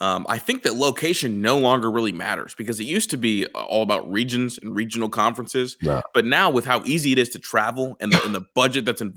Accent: Atlanta, Georgia, United States; Well, you know, I'm from Georgia. I'm from Atlanta

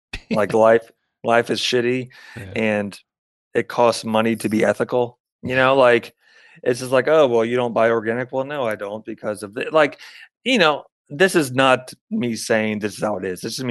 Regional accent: Florida, United States; because they got like Sue Lynn from Tampa and I'm from Florida. So I'm like, man, I'm so stoked they got a guitarist from Florida.

